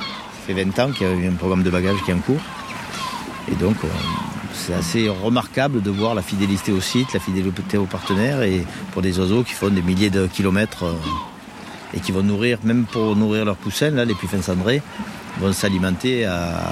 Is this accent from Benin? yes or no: no; Marseille, Provence-Alpes-Côte d'Azur, France; Disons que quand on a grandi à Marseille, on est un peu partout chez soi en Méditerranée